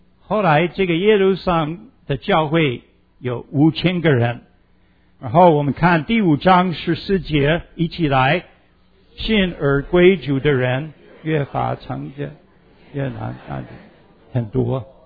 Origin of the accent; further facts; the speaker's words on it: Pennsylvania, United States; Chinese is a second language; 在宾州的这个应该是西北边，你看那个红色的那个 Cockerton Pennsylvania， 我在那边出生长大的。那这个小城是非常小，差不多那时候差不多1200个人，现在差不多1200个人。